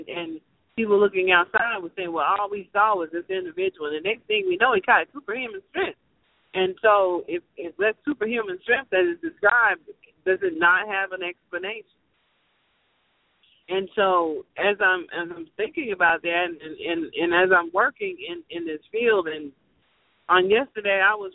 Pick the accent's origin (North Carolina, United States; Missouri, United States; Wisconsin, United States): North Carolina, United States; I am originally from LaMance County, and here I am in Mecklenburg County, which is a more progressive, an urban area, not a rural, and I don't want to go home.